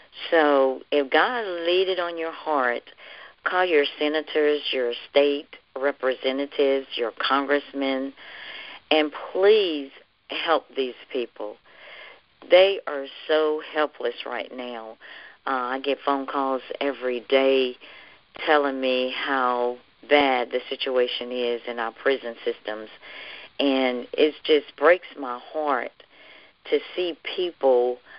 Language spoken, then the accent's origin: English; Laurinburg, North Carolina, United States; We grew up in my hometown down in Laurinburg.